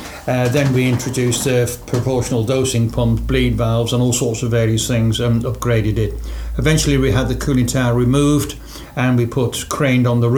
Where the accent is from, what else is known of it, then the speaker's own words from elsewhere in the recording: Liverpool, North West England, United Kingdom; being a Scouser